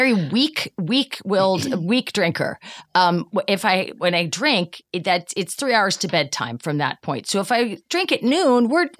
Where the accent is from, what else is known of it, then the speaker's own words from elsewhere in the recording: Ireland; I will drink at you. I am Irish. I will drink at you.